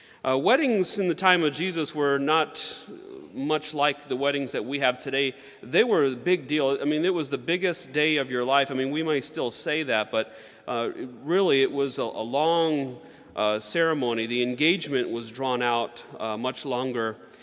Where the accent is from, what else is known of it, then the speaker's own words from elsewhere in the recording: North Carolina, United States; When I grew up down in the South, North Carolina, I had a lot of friends that were Baptist